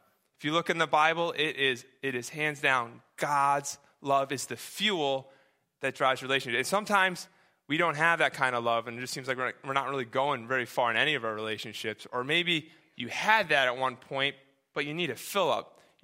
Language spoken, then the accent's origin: English; Connecticut, United States; Bluey, this is a car I grew up with in Connecticut. It was made the same year I was born, so you can kind of date me there.